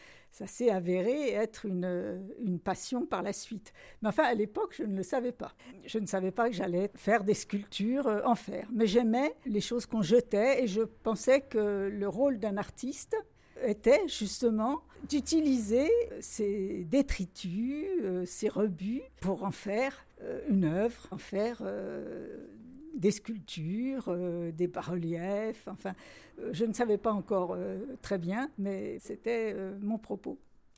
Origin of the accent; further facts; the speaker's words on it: Reims, Grand Est, France; born there; je suis née à Reims et j'ai fait mes études aux Beaux-Arts de Reims.